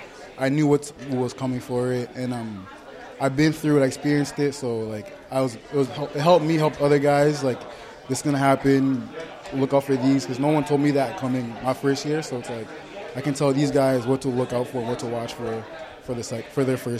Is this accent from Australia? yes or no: no; Calgary, Alberta, Canada; Life back home, it's simple. It's fun.